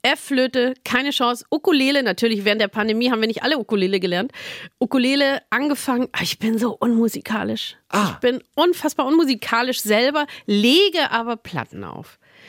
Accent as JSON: {"language": "German", "town": "Munich", "region": "Bavaria", "country": "Germany", "tie": "born or raised there", "said": "ich bin ein Münchner Kindl gebürtigerweise nach München gekommen und so kommt der Name zustande. Genetisch bedingt. Meine Mutter, ein Münchner Kindl, urbayerisch"}